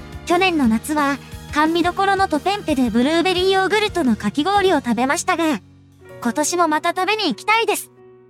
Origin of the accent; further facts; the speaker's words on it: Otaru, Hokkaido, Japan; 地元小樽で生活していて